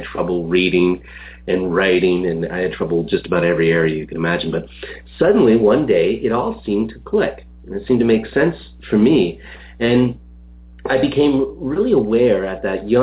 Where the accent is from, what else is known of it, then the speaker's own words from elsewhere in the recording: Canada; I grew up in Canada in a relatively small town.